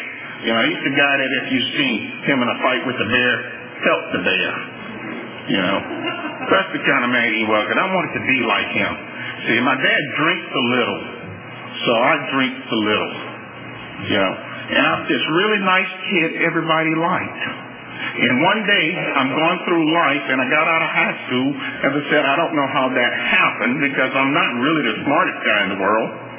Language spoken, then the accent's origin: English; Louisiana, United States; You know, I grew up in South Louisiana, and I was born and grew up in South Louisiana when being black wasn't a real popular thing.